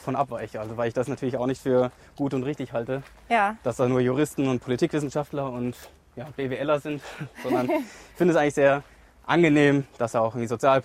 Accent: Bad Endbach, Hesse, Germany; Ich komme hier aus dem Ortsteil von der Gemeinde Bad Endbach, dem Ortsteil Bottenhorn, eins der Bergdörfer hier bei uns und genau, da komme ich her, da wohne ich

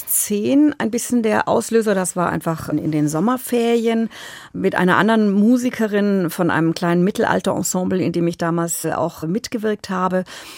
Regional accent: Baden-Württemberg, Germany; eigentlich bin ich in der Nähe von Stuttgart aufgewachsen mit einer pietistischen Prägung

